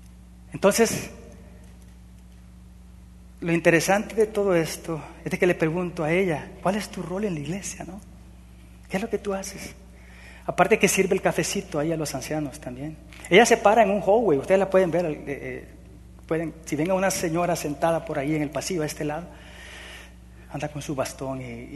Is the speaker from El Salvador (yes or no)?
yes; El Salvador; En mi país, en El Salvador, en aquellos años, mi padre y los vecinos de la colonia contrataron a un vigilante